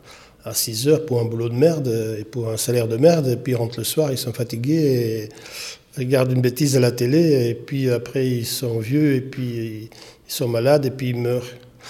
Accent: Harelbeke, Flanders, Belgium; je suis de Harlebeek, en Flandre occidentale.

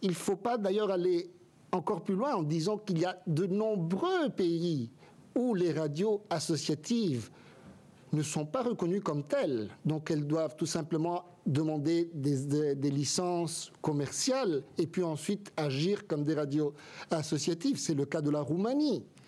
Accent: Italy; French is a second language; Comme tout d'ailleurs en Italie, hein. Je suis italien.

